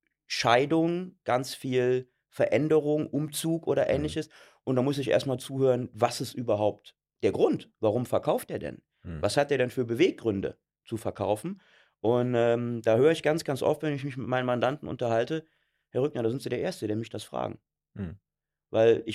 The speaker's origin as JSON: {"language": "German", "town": "Cologne", "region": "North Rhine-Westphalia", "country": "Germany", "said": "Tut mir als Kölner auch weh"}